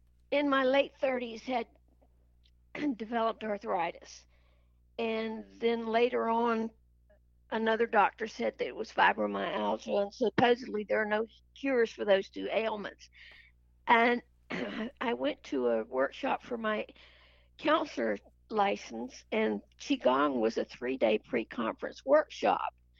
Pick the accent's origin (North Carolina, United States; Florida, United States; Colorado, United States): North Carolina, United States; I was born in Pinehurst, North Carolina, and raised about 7 miles from there on a small farm.